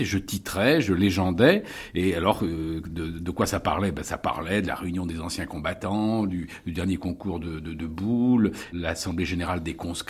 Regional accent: Lyon, Auvergne-Rhône-Alpes, France; je demande tout simplement à revenir dans ma ville natale, c'est-à-dire à Lyon.

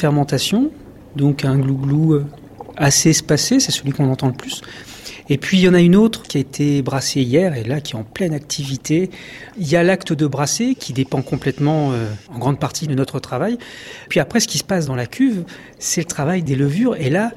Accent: Normandy, France; also born or lived in Rouen; Alors moi, je suis originaire de Haute-Normandie. J'ai vécu pas mal à Rouen, donc en milieu complètement urbain.

